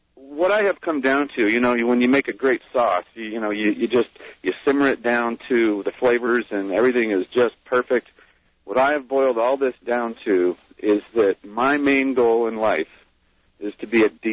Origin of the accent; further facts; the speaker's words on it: Florida, United States; I was born and raised in the South, South Florida, sort of around the buckle of the Bible Belt, I guess. And Southern Baptist, went to church twice on Sunday, once on Wednesday, and that's how I was raised.